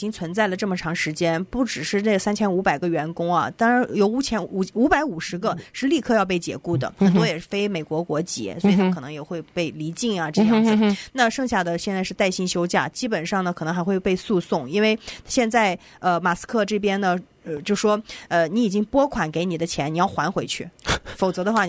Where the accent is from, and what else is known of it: China